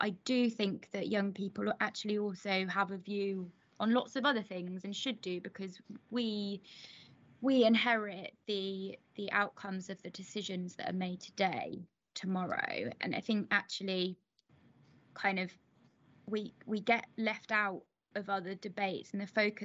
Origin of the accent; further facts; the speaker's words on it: Portsmouth, South East England, United Kingdom; I grew up in Portsmouth and sat on Youth Parliament